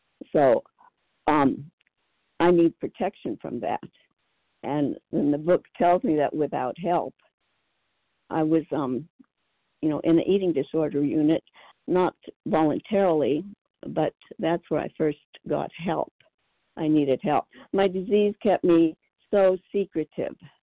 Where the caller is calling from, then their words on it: California, United States; I'm calling from Southern California.